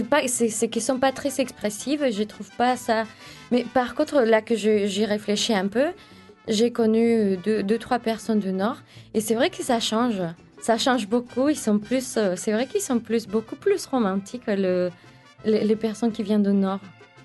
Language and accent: French; Mexico City, Mexico; Je viens de Mexico.